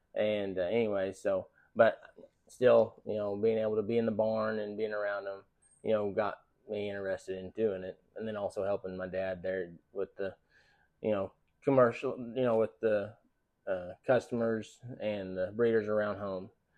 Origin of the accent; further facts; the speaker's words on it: St. Francis, Kansas, United States; now in Texas, United States; I'm originally from St. Francis, Kansas. I'm 38 years old, and I've lived in Texas for over 15 years.